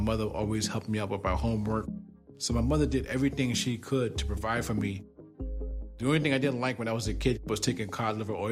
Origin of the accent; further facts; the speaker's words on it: Brooklyn, New York, United States; born there; I was born in Brooklyn.